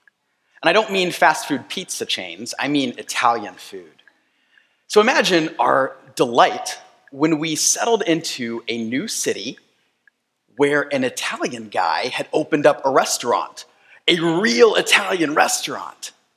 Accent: Philippines; now in United States; Before I settled down in the suburbs of Chicago, I grew up in the Philippines, where my parents were missionaries.

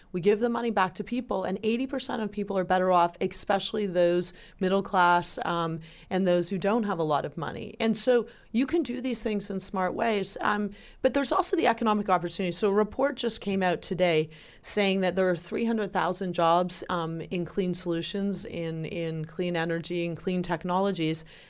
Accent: Hamilton, Ontario, Canada; I'm from Hamilton originally, the Hammer, as we call it. We're pretty practical folks.

